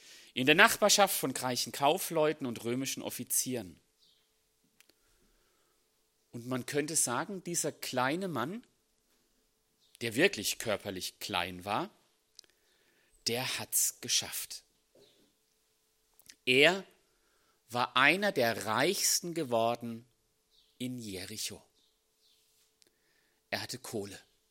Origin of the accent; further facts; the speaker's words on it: Söllingen, Baden-Württemberg, Germany; Ich komme aus Söllingen